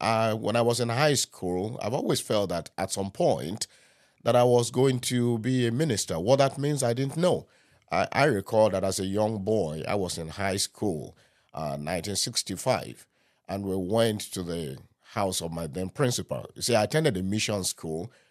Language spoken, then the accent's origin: English; Nigeria; accent: African; now in Philippines; So I'm an African, specifically, I'm a Nigerian. I was born in Nigeria. Some decades ago, and I grew up in Nigeria, and from there moved to the Philippines as a missionary.